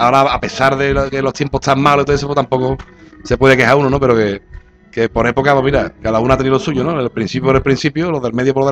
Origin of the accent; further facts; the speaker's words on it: Seville, Andalusia, Spain; born there; moved away as an adult; now in Barcelona, Spain; porque como nací en Sevilla y me vine aquí a trabajar a Barcelona